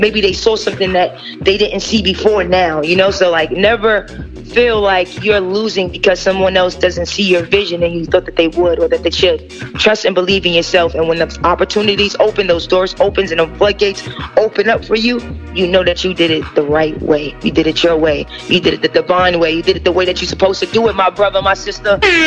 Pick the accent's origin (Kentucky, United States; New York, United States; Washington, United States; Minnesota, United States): New York, United States; New York City; I'm from Lincoln Projects, New York City, Manhattan, and I made it to television, national television.